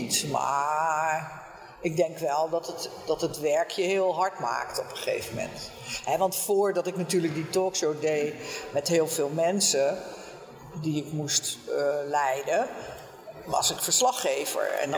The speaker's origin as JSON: {"language": "Dutch", "town": "The Hague", "region": "South Holland", "country": "Netherlands", "said": "Nee, ik kom uit Den Haag"}